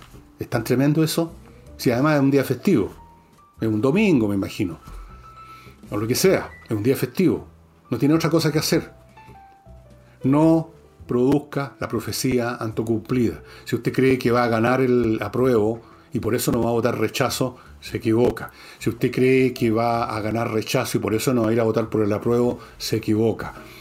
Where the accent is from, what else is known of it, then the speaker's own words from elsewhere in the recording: Chile; somos todos chilenos